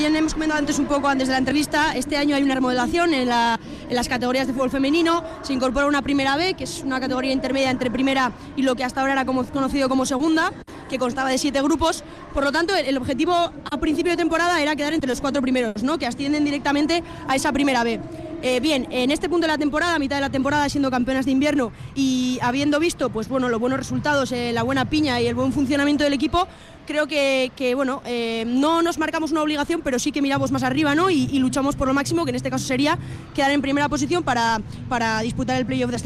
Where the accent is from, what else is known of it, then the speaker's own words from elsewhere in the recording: Vitoria, Basque Country, Spain; la plantilla no hay mucha gente de fuera, no somos de Vitoria muchas